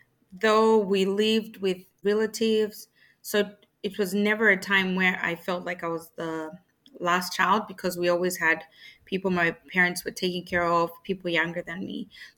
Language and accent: English; Kitwe, Copperbelt, Zambia; also born or lived in Mufulira; So I was born in Kitwe, Zambia, and I spent half of my childhood there, and then I moved to Muflira